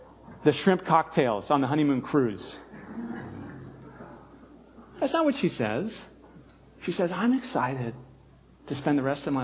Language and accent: English; California, United States; I grew up in Southern California and I didn't take advantage of the fact that I grew up near really wonderful surfing spots.